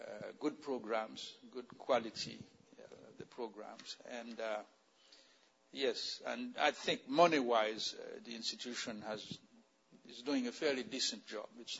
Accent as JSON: {"language": "English", "country": "Haiti", "said": "I'm originally from Haiti"}